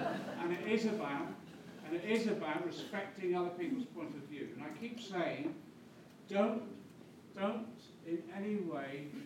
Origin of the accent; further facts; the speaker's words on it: Liverpool, North West England, United Kingdom; I'm from a Liberal originally, I'm a Scouser